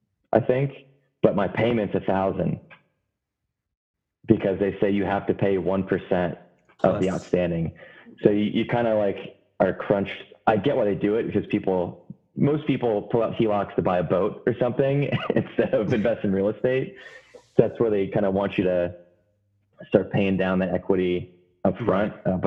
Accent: Lexington, Kentucky, United States; And then I'm from Lexington, Kentucky.

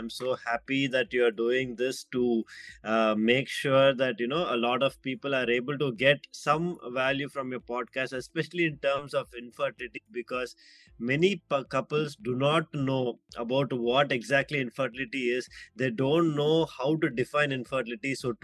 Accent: Tamil Nadu, India; first language Tamil; English is a second language; I'm not very good at Hindi, you know, because me born and brought up in Tamil Nadu, you know, we are not really sensitive towards speaking in Hindi. We only speak in Tamil.

